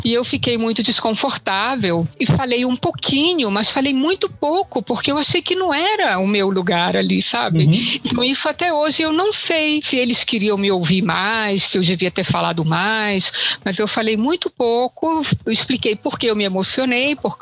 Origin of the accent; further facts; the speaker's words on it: Brazil; Brasil com 5 anos de idade, com meus pais, minha família. Então eu me identifico com minhas origens, eu me considero italiana, mas eu sou também brasileira, porque eu cresci aqui, fiz todos os meus estudos aqui, eu me sinto brasileira.